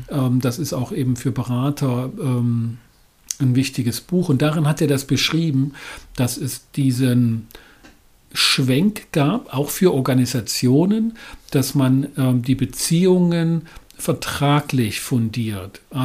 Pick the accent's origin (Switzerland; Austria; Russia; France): Russia; Moscow; weil ich biografisch sozusagen meine Kindheit in Moskau verbracht habe, ein Teil jedenfalls davon